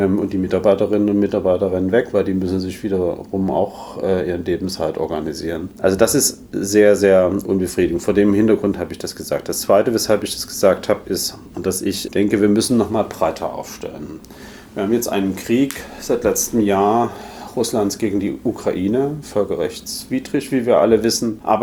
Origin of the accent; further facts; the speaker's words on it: Dresden, Saxony, Germany; die Menschen in meiner Heimat in Dresden